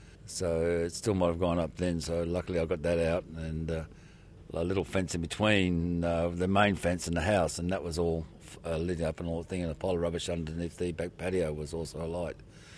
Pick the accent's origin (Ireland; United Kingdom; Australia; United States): Australia; Yeah, I suppose I'm an Aussie and that's the way we are.